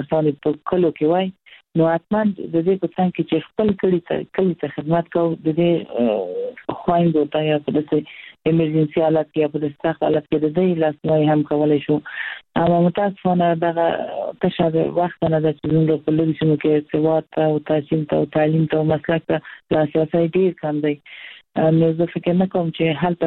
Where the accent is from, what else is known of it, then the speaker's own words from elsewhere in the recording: Herat, Afghanistan; موږ د هرات یو